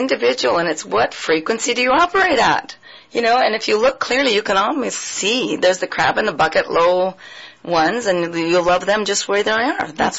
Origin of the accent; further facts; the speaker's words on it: Canada; born there; Well, I'm Canadian, born.